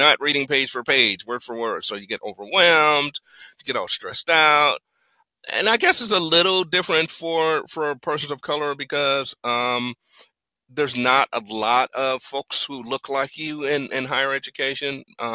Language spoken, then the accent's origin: English; Gary, Indiana, United States; I grew up in Gary, Indiana, went to Gary Roosevelt, which is one of the top schools at the time.